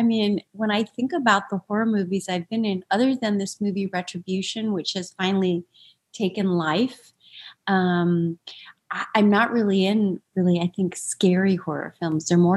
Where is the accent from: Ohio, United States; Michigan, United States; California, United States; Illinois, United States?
Illinois, United States; Northfield; I'm from just outside of Chicago. So Northfield and, you know, all these different places where he shot